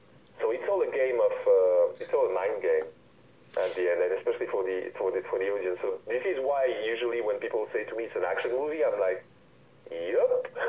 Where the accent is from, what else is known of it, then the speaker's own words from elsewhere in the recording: Republic of the Congo; English is a second language; Because I grew up in Congo, Brazil. I survived a civil war when I was 17, 16 there for a year.